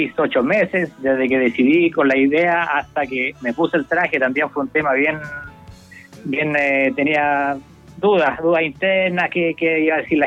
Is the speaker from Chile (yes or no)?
yes; Lautaro, Araucanía, Chile; En Lautaro.